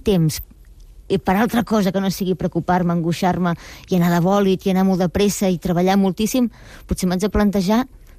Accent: Vilanova de Sau, Catalonia, Spain; born there; aquí en el poble on vaig néixer, a Vilanova de Sau

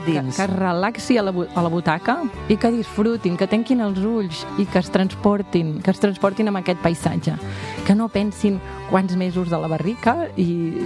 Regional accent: Catalonia, Spain; A casa som del Penedès, de la família ve del Penedès

